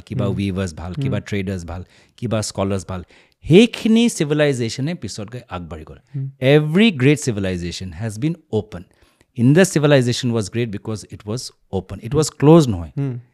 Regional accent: Assam, India; মই য'তে আছোঁ মই অসমীয়া হিচাপে আছোঁ।

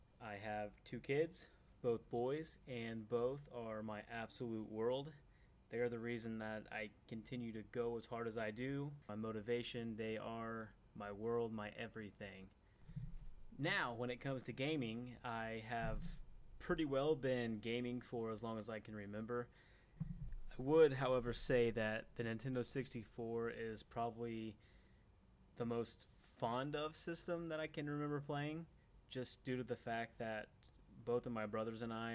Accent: Illinois, United States; I am 28 years old. I am from Illinois, which is bad. I can't stand this state. But you know what? It is what it is. I've pretty much been here my entire life.

